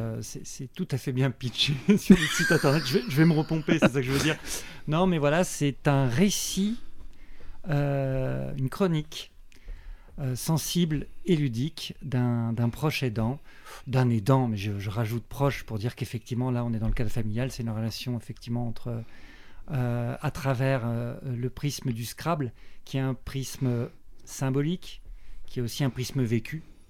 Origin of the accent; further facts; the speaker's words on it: Mulhouse, Grand Est, France; also born or lived in Strasbourg; Je viens de Strasbourg, je suis originaire de Mulhouse, ce qu'on apprendra un petit peu dans le spectacle. Voilà, c'est la petite ville industrielle suisse au départ, qui est au sud de l'Alsace, donc dans le Haut-Rhin